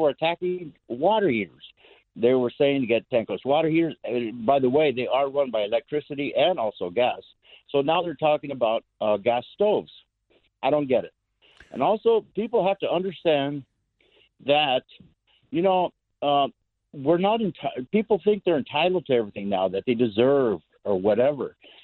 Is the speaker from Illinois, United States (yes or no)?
no; California, United States; I've lived here in Southern California all my life. I wasn't born here, but I was born in the United States.